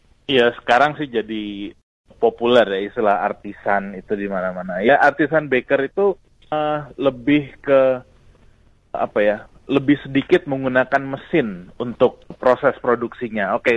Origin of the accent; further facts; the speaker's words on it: Jakarta, Indonesia; saya waktu itu besar di Jakarta. Jadi saya sampai lulus SMA di Jakarta